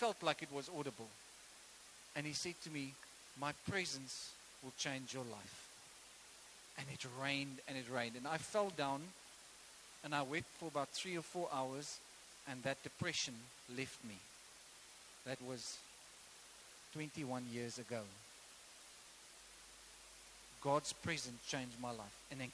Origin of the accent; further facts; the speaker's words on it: Caledon, Western Cape, South Africa; I grew up in Caledon, the greatest city of Caledon. Okay, Caledon. Okay, dis ek hoe my brei is so mooi. Okay, julle moet nog almal leer om Afrikaans te praat. Ek praat reg Afrikaans.